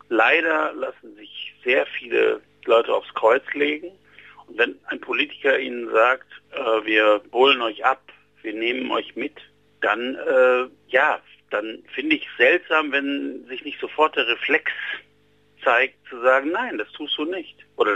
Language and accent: German; Germany; Ja, also ich bin in der Bundesrepublik Deutschland aufgewachsen und meine Oma war Schneiderin